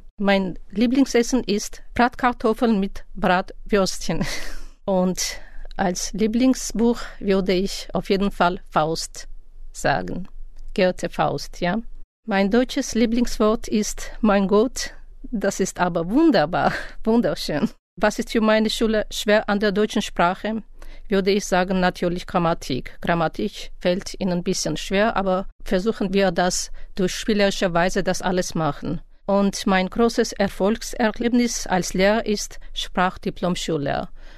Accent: Yerevan, Armenia; German is a second language; komme ich aus Erivan, aus Armenien. Erivan ist die Hauptstadt von Armenien.

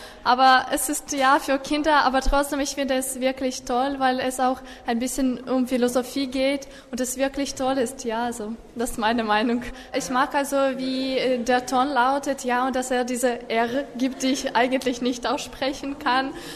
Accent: Kyiv, Ukraine; German is a second language; Ich komme aus der Ukraine, aus Kiew, und ich bin 16. Ich lerne Deutsch seit erster Klasse

